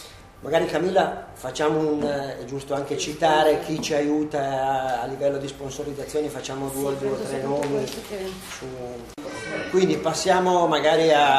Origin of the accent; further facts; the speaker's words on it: Arona, Piedmont, Italy; perché noi siamo di Arona